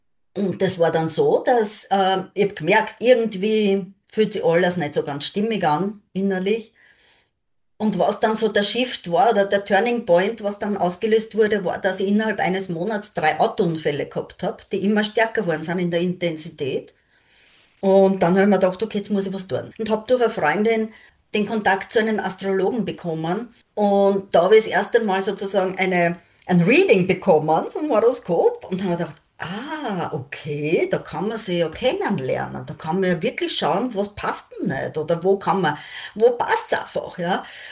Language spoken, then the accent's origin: German; Vienna, Austria; Ich komme aus Wien, bin in Wien wohnhaft. Bin aus der Generation der Babyboomer